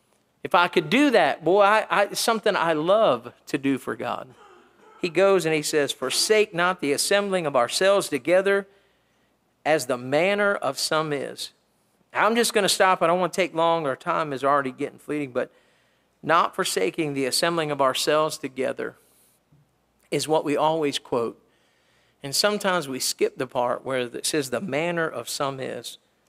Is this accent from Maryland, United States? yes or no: yes; Maryland, United States; Today I talked to my preacher that I grew up under up in Maryland.